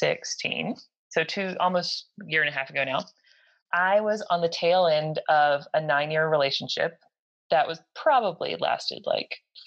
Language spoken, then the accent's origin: English; United States; now in United Kingdom; since we were living in the UK at the time, I'm American, he was Chinese, we were living in the UK.